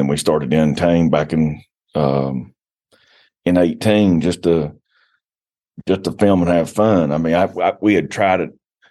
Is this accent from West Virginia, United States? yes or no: yes; Logan, West Virginia, United States; Yeah, so I grew up in Logan, West Virginia. It's this one of the southern four bow hunting only counties.